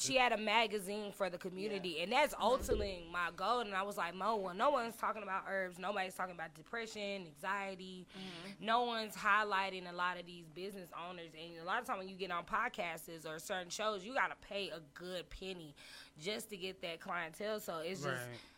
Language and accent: English; Dallas, Texas, United States; I grew up in Dallas, but I left Dallas for certain reasons